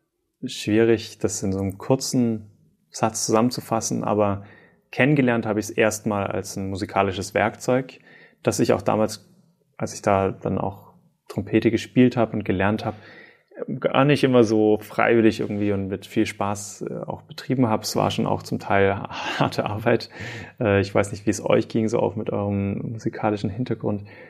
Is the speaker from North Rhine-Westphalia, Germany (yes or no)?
no; Stuttgart, Baden-Württemberg, Germany; moved away as an adult; now in Norway; Ursprünglich bin ich aufgewachsen in Stuttgart. Da habe ich auch gelebt, bis ich 18, 19 war.